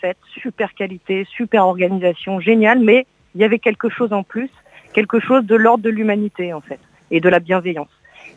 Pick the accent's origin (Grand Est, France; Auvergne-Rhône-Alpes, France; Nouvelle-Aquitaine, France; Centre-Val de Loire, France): Nouvelle-Aquitaine, France; Sauvion; tous les gens sont contents de vous accueillir ici les Montois chez nous à Sauvion.